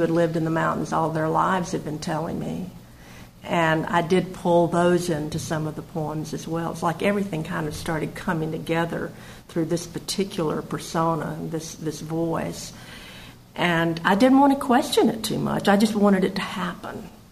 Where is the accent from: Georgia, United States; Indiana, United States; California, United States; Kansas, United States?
Georgia, United States; I'd been writing poems about growing up in Southwest Georgia and dealing, working with that landscape